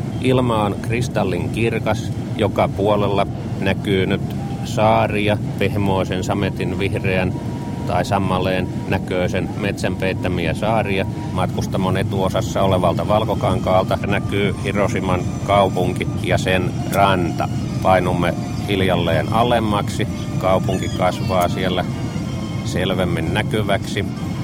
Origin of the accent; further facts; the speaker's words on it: Lahti, Päijät-Häme, Finland; Lahti nousi mieleeni ehkä siksi, että se on entinen oma kotikaupunkini